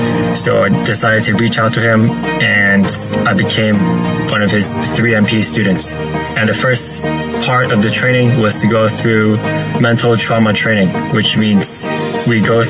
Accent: Toronto, Ontario, Canada; I'm from Toronto. I'm Asian, half Chinese, half Vietnamese.

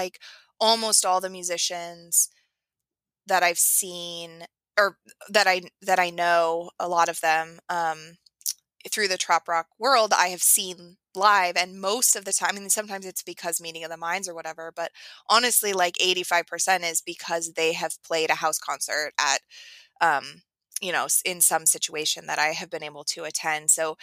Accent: Oregon, United States; now in Tucson, United States; so I'm from Oregon originally. I live in Tucson, Arizona now

